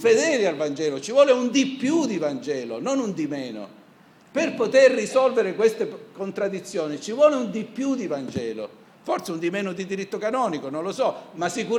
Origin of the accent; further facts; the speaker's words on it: Lecce, Apulia, Italy; io quando ero molto più giovane, sono di Lecce